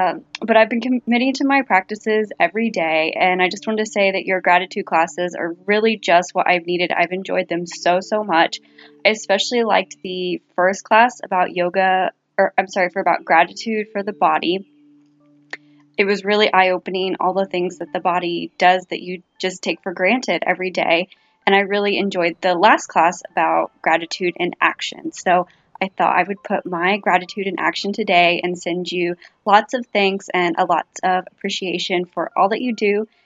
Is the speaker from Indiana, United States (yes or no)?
yes; Indiana, United States; I'm from Indiana in the United States.